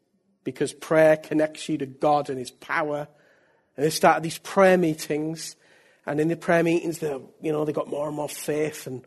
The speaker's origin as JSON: {"language": "English", "region": "North East England", "country": "United Kingdom", "tie": "born or raised there", "said": "Well, I just want you to know I'm British. And from the northeast of England all my life. That's why I speak like this."}